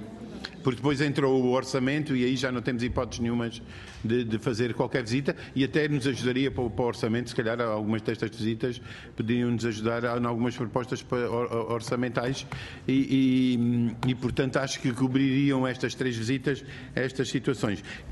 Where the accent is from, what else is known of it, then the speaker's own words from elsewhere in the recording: Alentejo, Portugal; sou alentejano